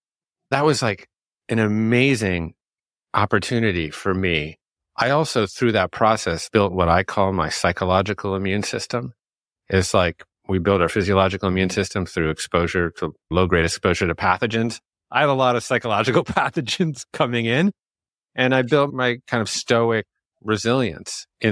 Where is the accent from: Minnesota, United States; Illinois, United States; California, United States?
Illinois, United States; Chicago; born there; Oh yeah, I was born in Chicago.